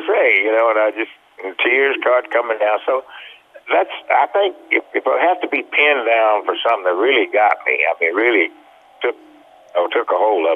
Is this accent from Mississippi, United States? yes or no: yes; Sledge, Mississippi, United States; I don't know the name of it or anything, but it was in my hometown of Sledge, Mississippi.